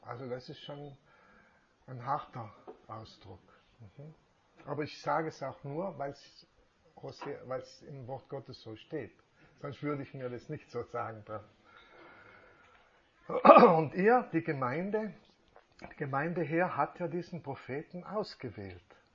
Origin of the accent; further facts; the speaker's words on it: Trentino-Alto Adige, Italy; Ich komme aus dem Finchgau, ja? Und Finchgau ist das Land, das Tal mit wirklich verschiedenen Prägungen.